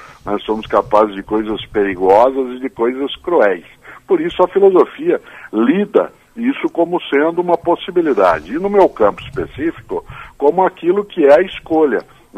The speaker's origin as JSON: {"language": "Portuguese", "region": "Paraná", "country": "Brazil", "moved": "yes", "lives_now": "São Paulo, Brazil", "said": "eu sou paranaense, mas eu moro em São Paulo há 53 anos, na capital paulista"}